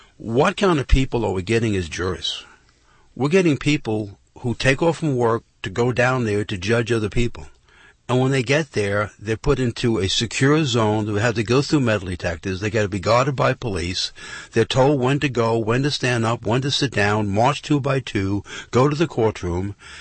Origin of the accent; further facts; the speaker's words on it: New York City, New York, United States; When I was growing up, and I'm from New York City, when I was growing up, they had a different type of jury system in New York.